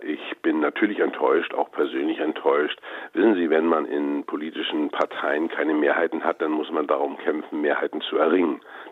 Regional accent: Mecklenburg-Vorpommern, Germany; Schauen Sie, in meinem Heimatland regiert erfolgreich in Mecklenburg-Vorpommern eine rot-rote Koalition.

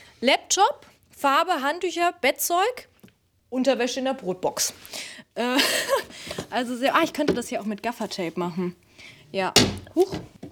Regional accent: Bonn, North Rhine-Westphalia, Germany; now in Berlin, Germany; Und dann habe ich alles verkauft in Bonn, in meiner alten Heimat und bin dann nach meinem Bauchgefühl gegangen und bin dann nach Berlin gekommen.

